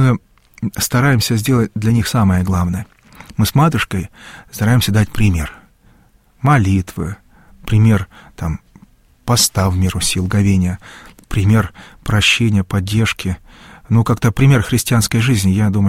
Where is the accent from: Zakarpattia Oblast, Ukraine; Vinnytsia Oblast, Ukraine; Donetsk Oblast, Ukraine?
Zakarpattia Oblast, Ukraine; Я прямо из Закарпатья, у нас даже христианство такое своеобразное, с большим-большим таким напылением языческого, чувственного, эмоционального.